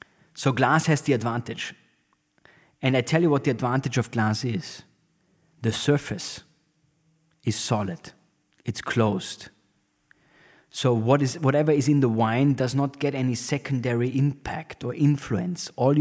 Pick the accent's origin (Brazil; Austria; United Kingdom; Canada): Austria; Tyrol; English is a second language; I'm from North Tyrol. And North Tyrol is famous for cow's milk and skiing.